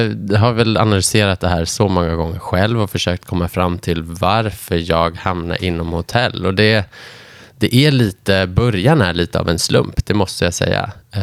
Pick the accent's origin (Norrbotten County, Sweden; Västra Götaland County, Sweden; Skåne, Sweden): Västra Götaland County, Sweden; Lerum; Jag är uppvuxen i Lerum, 2 mil utanför stan.